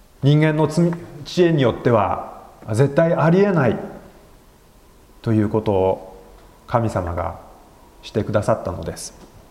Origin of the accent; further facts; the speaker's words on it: Shizuoka, Japan; 私は静岡県の小さな教会で育ちました。高校卒業までの8年間その教会で過ごしました。